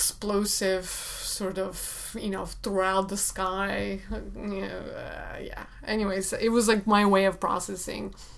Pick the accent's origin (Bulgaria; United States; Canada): Bulgaria; Sofia, Sofia City; born there; English is a second language; I was born in Sofia